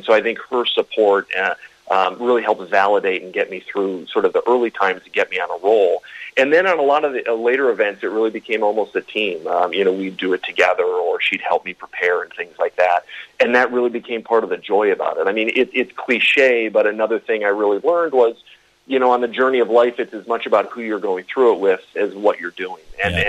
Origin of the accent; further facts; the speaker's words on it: Ireland; you can probably tell I'm Irish